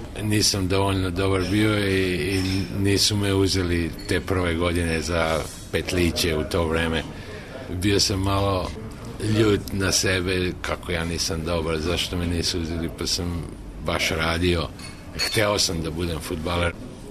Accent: Žarkovo, Belgrade, Serbia; now in Australia; Ja uvek kad me pitaju odakle si, ja uvek kažem Žarkovo, prvo pre Beograda. Još uvek smo tu

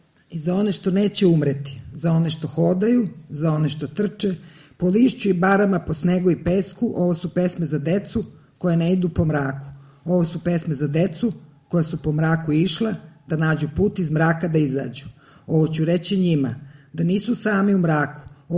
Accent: Belgrade, Serbia; odrasla sam na Novom Beogradu, onda sam otišla na Đeram pijacu, pa sam se opet vratila na Novi Beograd. Vrlo verovatno ću tu i ostati do samog kraja.

